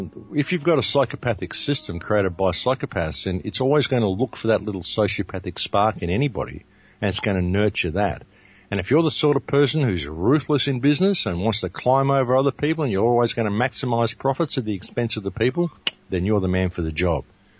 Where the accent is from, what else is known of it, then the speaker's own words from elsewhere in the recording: Australia; So I'm from Australia, and I'll tell you that winter in Europe, no, not for me at all.